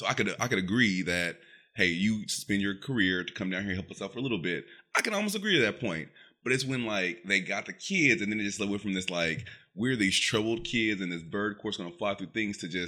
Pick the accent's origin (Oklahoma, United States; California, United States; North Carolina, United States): Oklahoma, United States; And by the way, growing up in Oklahoma, like I think about social issues and I think about like how things are portrayed or how people like interact with like social issues.